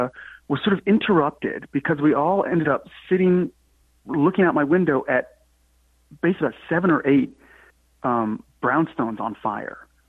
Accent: New York City, New York, United States; I grew up on 120th and Morningside Drive.

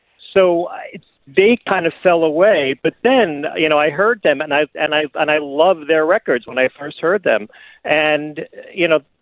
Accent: New York City, New York, United States; I grew up in Brooklyn and Queens, in New York.

